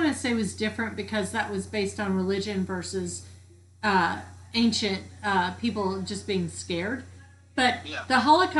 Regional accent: United States; which is what we should be doing as an American public to start

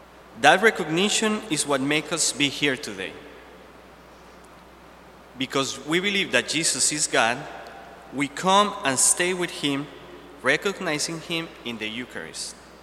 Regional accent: Nashville, Tennessee, United States; I'm from Nashville, Tennessee, and last week in the Titans, the football team, was playing against Kansas City.

